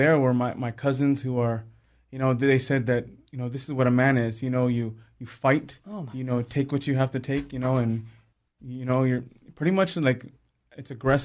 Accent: West Covina, California, United States; Well, I grew up right here in West Covina, California. I grew up in a home of fallen away Catholics.

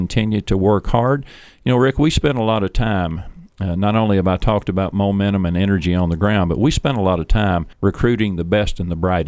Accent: Sandy Hook, Kentucky, United States; I come from a rural district in northeastern part of Kentucky. I am from Elliott County, Sandy Hook.

